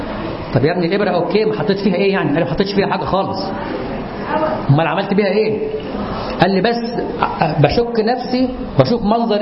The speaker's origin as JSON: {"language": "Arabic", "region": "Upper Egypt", "country": "Egypt", "said": "وأنا أعرف ناس، أنا أصلا من الصعيد، كان هناك في بيوت الناس عندنا"}